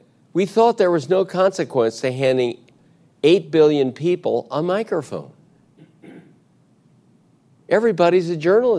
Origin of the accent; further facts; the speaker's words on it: St. Louis, Missouri, United States; Look at, I grew up in the Baptist Church in St. Louis.